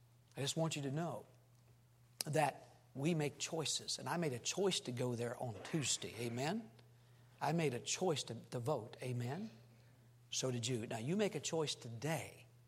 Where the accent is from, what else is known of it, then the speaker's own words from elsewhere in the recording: Australia; also born or lived in United States; and I'm an Australian citizen, so I'm not against Aussies, okay? I am one. I'm also American.